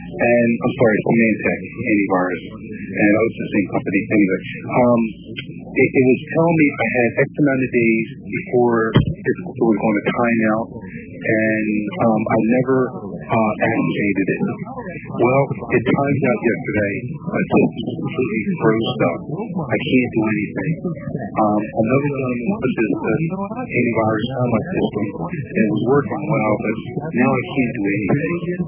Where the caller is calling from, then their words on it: Downingtown, Pennsylvania, United States; I'm calling from Downingtown.